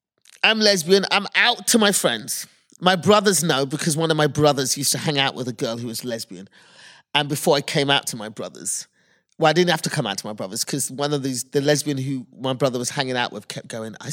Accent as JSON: {"language": "English", "country": "United Kingdom", "said": "because I'm British."}